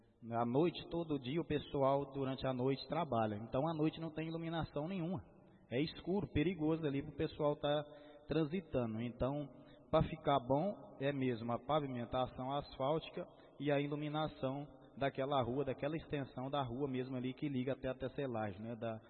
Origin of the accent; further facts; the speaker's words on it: Estrela, Minas Gerais, Brazil; Estrela, como eu sou de Estrela, a gente sonha do asfalto chegar lá.